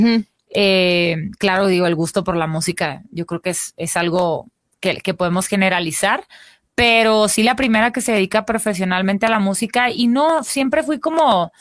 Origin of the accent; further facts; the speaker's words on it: Culiacán, Sinaloa, Mexico; Pero yo soy del norte, yo soy de Culiacán.